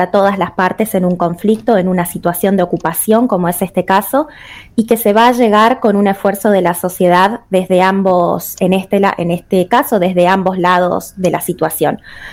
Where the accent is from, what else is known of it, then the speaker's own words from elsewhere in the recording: Monte Caseros, Corrientes, Argentina; empecé a viajar y a tener experiencias en otras ciudades fuera de mi ciudad natal, Montecaseros